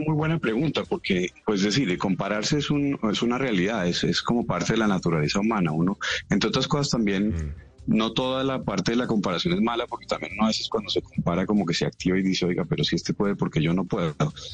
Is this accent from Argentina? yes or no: no; Colombia; lo que en realidad sí somos capaces de hacer como colombianos, ¿no?